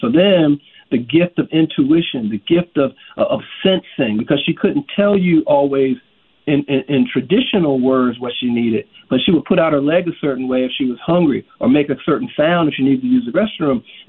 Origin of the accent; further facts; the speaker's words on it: Hampton, Virginia, United States; I grew up in Hampton, Virginia.